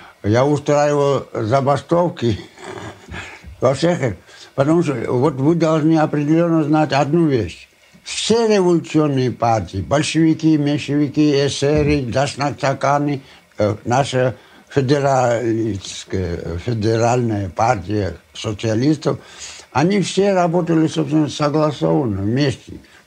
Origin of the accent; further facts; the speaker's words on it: Tbilisi, Georgia; Я родился в Тифлисе. 6 ноября 1882 года.